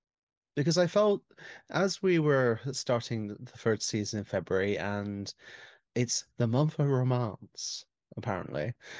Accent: England, United Kingdom; I'm an English author and comic book writer

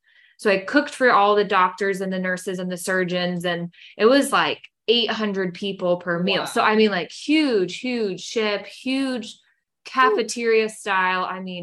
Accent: Rhode Island, United States; born there; but I was born in Rhode Island. My dad was military.

